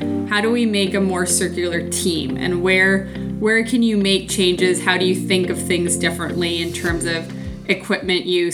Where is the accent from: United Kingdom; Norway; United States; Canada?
Canada; Vancouver, British Columbia; I am from Vancouver, Canada